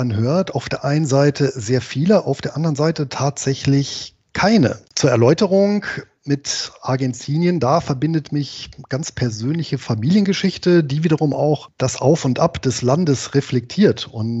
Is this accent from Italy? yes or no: no; Galicia, Spain; meine Heimatregion, ich glaube, das hatte ich ja auch schon mal hier gesagt, das ist ja der äußerste Nordwesten Spaniens. Das bergige und recht zerklüftete Galizien, weit abseits der politischen und wirtschaftlichen Zentren des Landes.